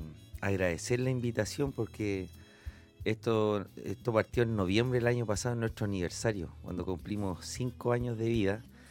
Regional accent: Valparaíso, Chile; born there; nacimos en Valparaíso

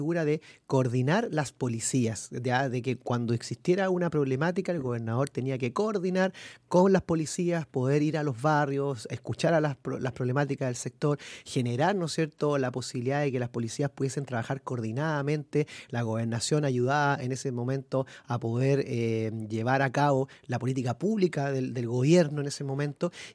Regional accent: Quilpué, Valparaíso, Chile; Así es, porque yo soy de Quilpué

